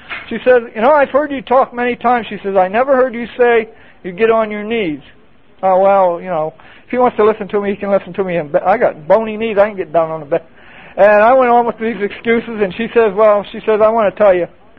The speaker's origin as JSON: {"language": "English", "region": "Pennsylvania", "country": "United States", "tie": "born or raised there", "said": "I was able to go to my hometown in Pennsylvania."}